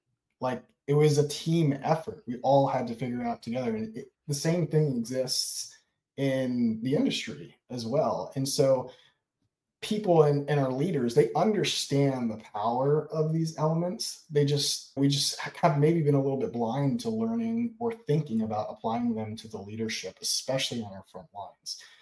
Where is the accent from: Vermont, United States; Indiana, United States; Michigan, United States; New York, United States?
New York, United States; I grew up in New York, so I never touched a weapon before I entered the military.